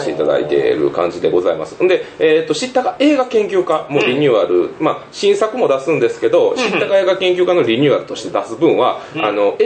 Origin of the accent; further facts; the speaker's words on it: Himeji, Hyogo, Japan; やっぱ地元ですから、僕姫路ですから